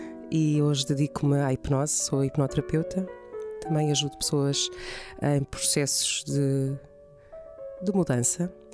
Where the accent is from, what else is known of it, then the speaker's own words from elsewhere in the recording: Setúbal, Portugal; Eu nasci em Setúbal há exatamente 40 anos.